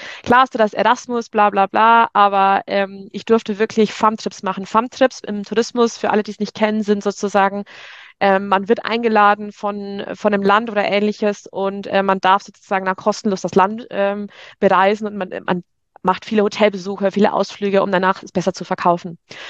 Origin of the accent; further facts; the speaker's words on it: Bavaria, Germany; accent: Bavarian; moved away as an adult; Ich war aus Bayern, das heißt, ich habe mein Leben lang Bayerisch gesprochen, aus dem tiefsten Niederbayern. Bin dann nach Münster und habe mit 19 Jahren das erste Mal so wirklich Hochdeutsch gesprochen